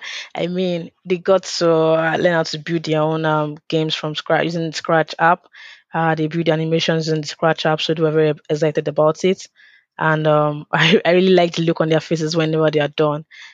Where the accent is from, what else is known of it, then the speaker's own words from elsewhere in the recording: Anambra, Nigeria; I'm from Anambra State, so it was like giving back to my own community.